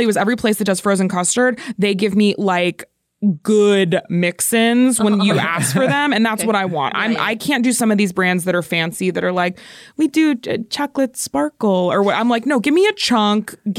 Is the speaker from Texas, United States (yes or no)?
no; Florida, United States; Yeah, I grew up with Rita's, but I grew up in Florida, so it was Italian ice, not water ice.